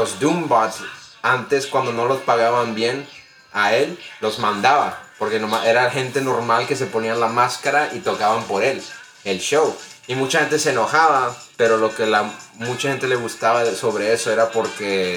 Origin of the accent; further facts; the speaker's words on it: Houston, Texas, United States; soy de Houston, Texas